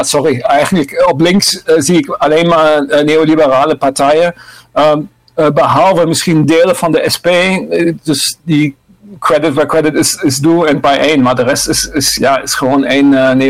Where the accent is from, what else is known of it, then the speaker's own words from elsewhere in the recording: Germany; Dutch is a second language; now in Netherlands; Jullie horen het aan mijn accent. Ik ben van oorsprong Duitser.